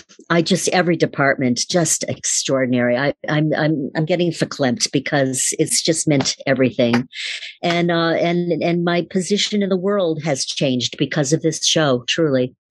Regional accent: Detroit, Michigan, United States; I grew up in Detroit, Michigan, a very ethnic neighborhood. We heard everything.

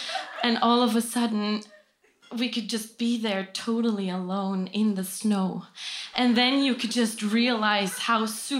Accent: Oslo, Norway; So, and I am 27 years old. I'm from Oslo.

